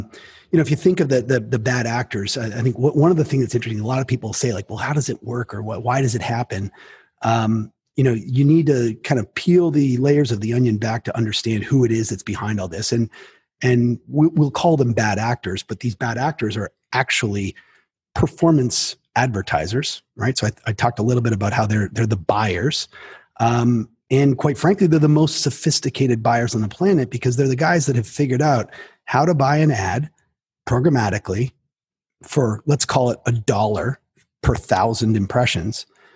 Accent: Canada; I'm Canadian.

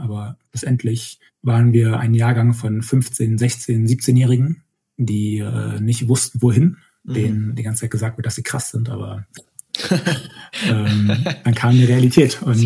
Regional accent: Berlin, Germany; also born or lived in Aachen; ich bin ursprünglich aus Berlin und damals für Studium nach Aachen gezogen.

